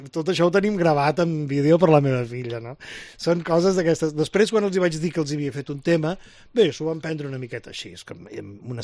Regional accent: Vilassar de Dalt, Catalonia, Spain; born there; el meu poble on vaig néixer, a Vilassar de Dalt

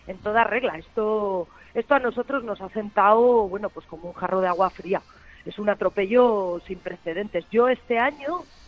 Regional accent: Cantabria, Spain; Soy de Cantabria

